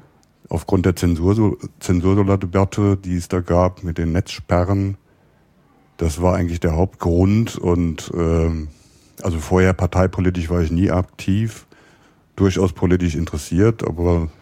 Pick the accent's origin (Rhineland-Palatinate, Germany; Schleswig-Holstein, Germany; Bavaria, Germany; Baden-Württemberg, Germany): Rhineland-Palatinate, Germany; born there; now in Berlin, Germany; Also ich bin geboren im Rheinland in der Nähe von Koblenz. Hab da zunächst in Köln angefangen, Biologie zu studieren, bin dann nach Berlin umgezogen.